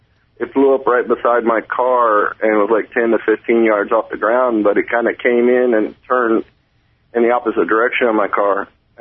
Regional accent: Texas, United States; Oh, no, I'm from Texas. I was out there on business.

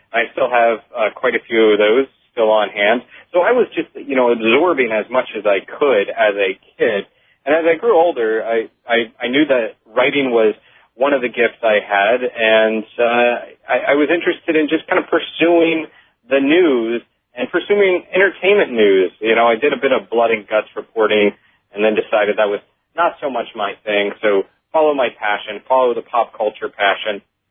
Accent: Florida, United States; growing up in Florida, I grew up around these great examples of, the paranormal

